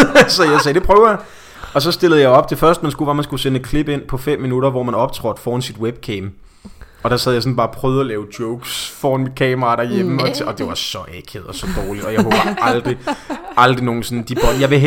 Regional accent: Slagelse, Zealand, Denmark; Og så musikhus hjemme i Slagelse. Det lyder ikke så stort, men der kan stadigvæk sidde næsten 500 mennesker

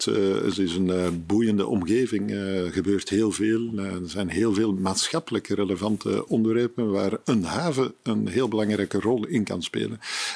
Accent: Antwerp, Belgium; Zeker als Antwerpenaar.

